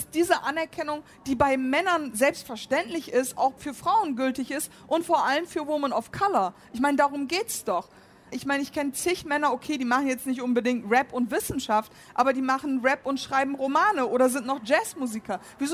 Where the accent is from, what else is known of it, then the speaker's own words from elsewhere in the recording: Germany; weil ich bin Deutsche und ich lebe hier.